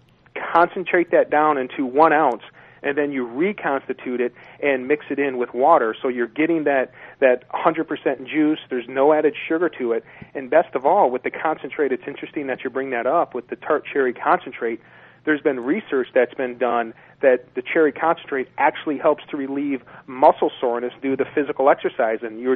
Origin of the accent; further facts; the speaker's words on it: Michigan, United States; Yes, we're from I'm from Michigan